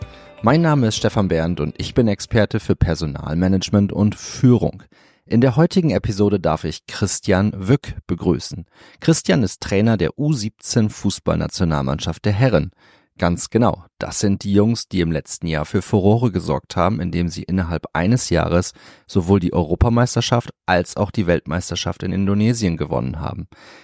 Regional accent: Cloppenburg, Lower Saxony, Germany; now in Mannheim, Germany; aus meiner Heimatstadt Kloppenburg in Niedersachsen.

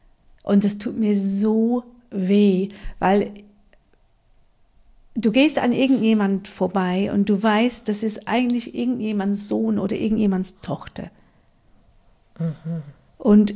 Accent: United Kingdom; German is a second language; now in Germany; ich komme aus Großbritannien

